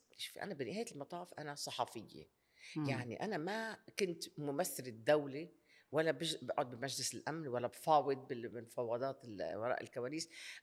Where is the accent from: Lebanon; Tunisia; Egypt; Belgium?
Lebanon; فانا لبنانيه بكل افتخار وامريكيه بكل افتخار، ما بقول انه ضروري ان اختار بين اثنين